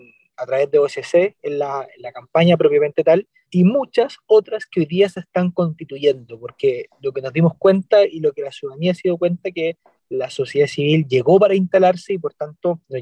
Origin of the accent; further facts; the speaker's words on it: Chile; como chilenos